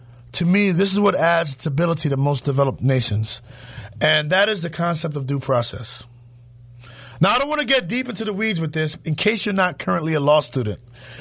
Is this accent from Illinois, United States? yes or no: no; Harlem, New York, United States; You know, you all know that I'm originally from Harlem